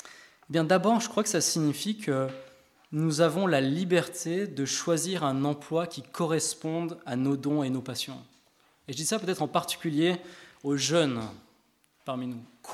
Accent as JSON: {"language": "French", "country": "Switzerland", "tie": "born or raised there", "also_born_or_lived": "England", "lives_now": "France", "said": "je suis français, je m'implique là-dedans, mais j'ai grandi en Suisse, ma femme est allemande, et puis on a habité plusieurs années en Angleterre"}